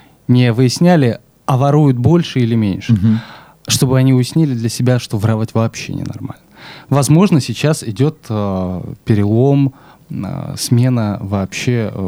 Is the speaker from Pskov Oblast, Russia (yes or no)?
yes; Pskov, Pskov Oblast, Russia; Но я тоже из Пскова.